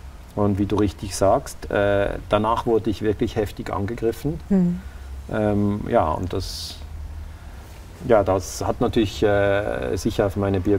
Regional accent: Lugano, Ticino, Switzerland; born there; now in Basel, Switzerland; Ich bin ja in der Schweiz. Ich bin in Lugano geboren, das ist die italienische Schweiz. Also ich kann Italienisch. Ich wohne in Basel, ich kann Deutsch natürlich und ich kann Französisch, habe ich in der Schule gelernt.

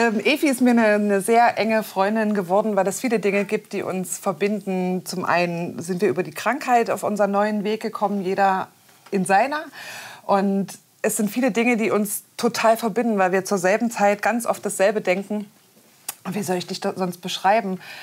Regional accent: Oschersleben, Saxony-Anhalt, Germany; born there; Ich bin geboren in Oschersleben bei Magdeburg. Mhm. Also habe auch das Sachsen in meiner Geburt, kommt nur noch das Anhalt hinten dran. Und wir haben dann viele Jahre im Brandenburgischen gewohnt, dort, wo es jetzt die Wölfe gibt.

